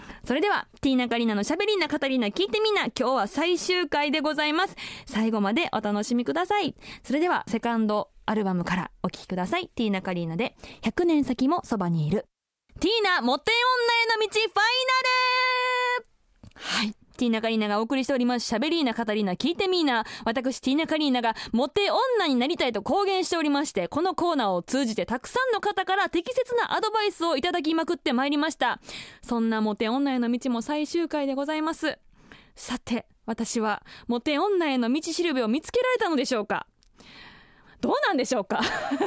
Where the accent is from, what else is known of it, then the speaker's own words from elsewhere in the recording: Osaka, Japan; now in Sendai, Japan; 例えばまあ私の故郷の大阪であったりとか、そういうところをこうつなぐ活動みたいなのをね、していきたいなと思ってるんです。